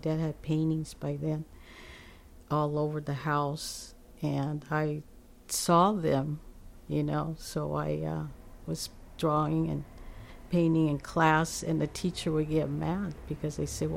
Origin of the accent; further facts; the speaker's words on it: Oakland, California, United States; I was born in Berkeley, California. However, I was raised in Oakland.